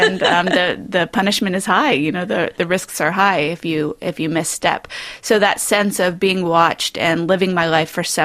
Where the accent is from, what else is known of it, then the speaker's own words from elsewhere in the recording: Dallas, Texas, United States; also born or lived in New York City, United States; I did most of my growing up in Texas, in a town called Dallas.